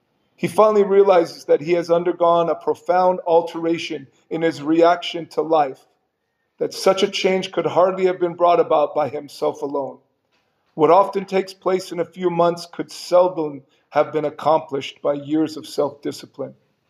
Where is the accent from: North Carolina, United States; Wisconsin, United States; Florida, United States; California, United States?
California, United States; San Jose; You know, in the neighborhood, I grew up in I was born in San Jose